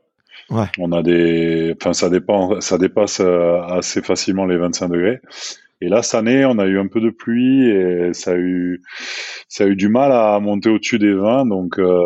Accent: Bordeaux, Nouvelle-Aquitaine, France; also born or lived in Toulouse / Montpellier; je suis originaire de Bordeaux. Déjà, quand je suis parti à Toulouse, je trouvais que le temps était un petit peu plus clément. Et à partir du moment où je suis arrivé à Montpellier

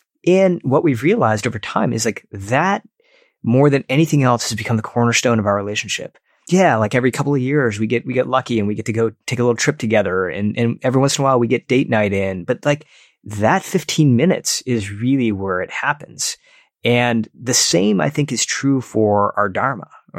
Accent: Detroit, Michigan, United States; actually not too far away from where I grew up in Detroit.

